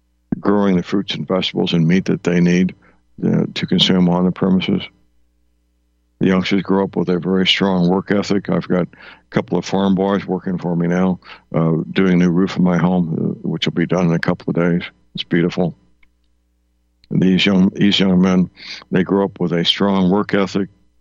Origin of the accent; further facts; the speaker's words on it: St. Louis, Missouri, United States; I do still watch broadcast news from my hometown, St. Louis